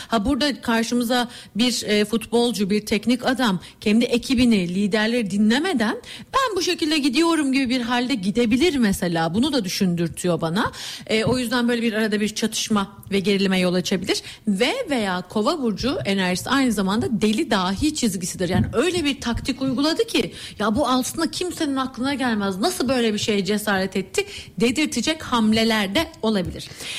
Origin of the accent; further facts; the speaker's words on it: Akhisar, Manisa, Turkey; ben Akhisarlıyım, biz biliyorsun … Akhisarlı. Memleketliyim.